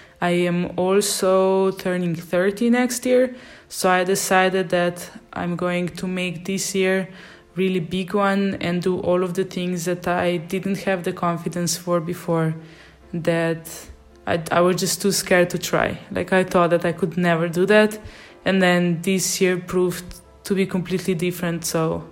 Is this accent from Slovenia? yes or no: yes; Slovenia; I moved from the beautiful Dolomites in northern Italy back to my home country of Slovenia, that is very well known for its alpine environment, and 60% of the country is covered in forest.